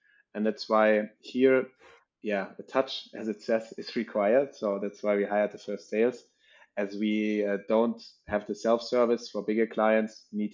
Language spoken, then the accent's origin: English; Northern Germany, Germany; I'm the co-founder and CEO of LeadJet. I'm actually coming from Northern Germany. I have a French name.